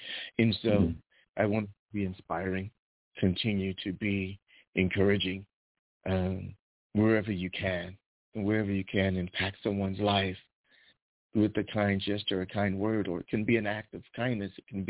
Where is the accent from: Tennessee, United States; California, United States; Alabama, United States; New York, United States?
New York, United States; Brooklyn; Yeah, I'm from Brooklyn as well